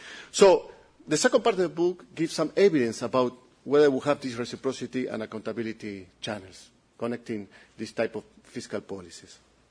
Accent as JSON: {"language": "English", "country": "Italy", "accent": "Italian", "second_language": "English", "said": "So I hope you understand my Italian accent, okay?"}